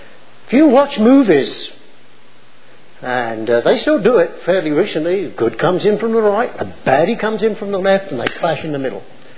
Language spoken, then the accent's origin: English; United Kingdom; I come from the British Isles.